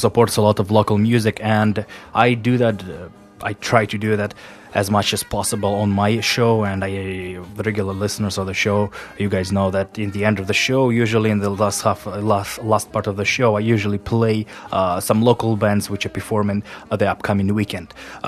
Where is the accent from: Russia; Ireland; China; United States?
Russia; English is a second language; I'm from Russia, I have lots of friends there